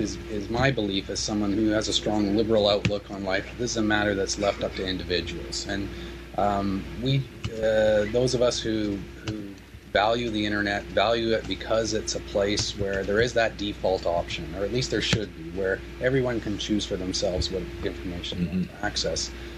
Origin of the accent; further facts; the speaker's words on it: Canada; the basic human rights that I, as a Canadian, enjoy